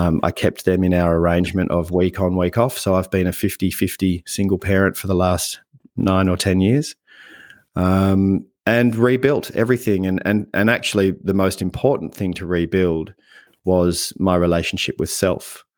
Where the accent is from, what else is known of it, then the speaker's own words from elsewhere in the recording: Australia; also born or lived in Netherlands; I was born in Holland, but grew up in Australia and grew up in, you know, a pretty average middle-class suburban kind of upbringing.